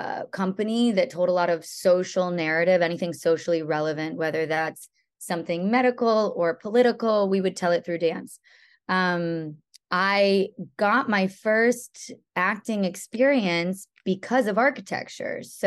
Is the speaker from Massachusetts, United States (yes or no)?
yes; Boston, Massachusetts, United States; born there; also born or lived in Connecticut; So I was born in Boston. Everyone seems to be from Boston, but a lot of us ended up in Connecticut.